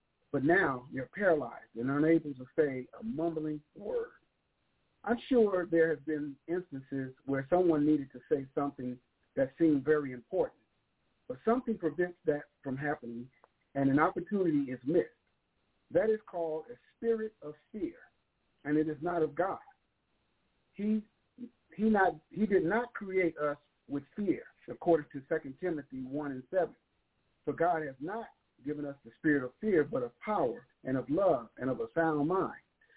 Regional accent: Los Angeles, California, United States; born there; I was born in Los Angeles, California at Temple Hospital as … 15th September of 1960 at 3:45 a.m.

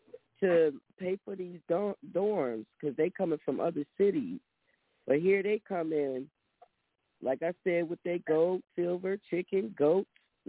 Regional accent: Buffalo, New York, United States; born there; And I was born in America

